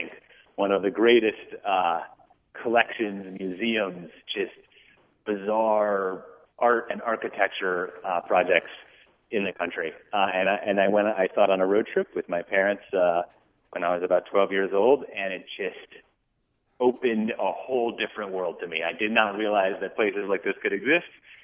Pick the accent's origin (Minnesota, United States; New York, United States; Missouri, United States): Minnesota, United States; Well, I'm from the Midwest. I grew up in Minnesota, and I have a couple that are in Wisconsin